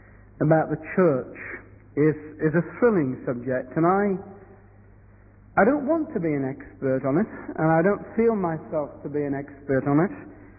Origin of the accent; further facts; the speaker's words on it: Reading, South East England, United Kingdom; the reminder that I come from Reading